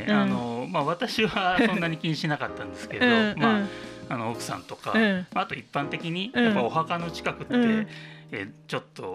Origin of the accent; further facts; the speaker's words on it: Shizuoka, Japan; 私地元が静岡でして、はい、で、まあ、ずっと都会にこういる中で